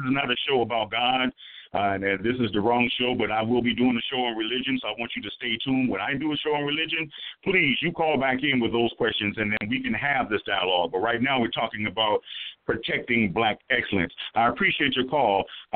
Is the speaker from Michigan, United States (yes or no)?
yes; Flint, Michigan, United States; I've done that throughout my time here in my hometown of Flint, Michigan.